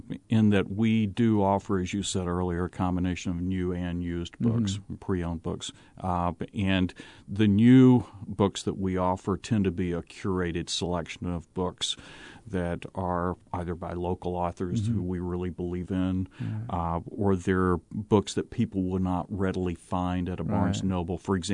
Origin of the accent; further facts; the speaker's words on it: Tennessee, United States; Well, I grew up in Tennessee, near Memphis, Tennessee.